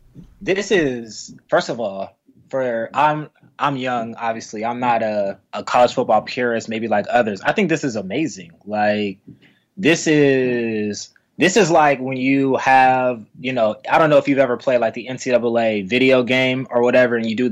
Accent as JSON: {"language": "English", "region": "the South", "country": "United States", "tie": "born or raised there", "said": "growing up in the South, it wasn't like a very like fast conference"}